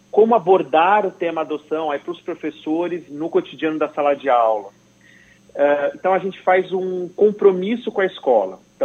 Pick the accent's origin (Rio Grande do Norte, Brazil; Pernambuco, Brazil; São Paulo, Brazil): São Paulo, Brazil; Santos; eu estudei em semi-internato em Santos, eu sou de Santos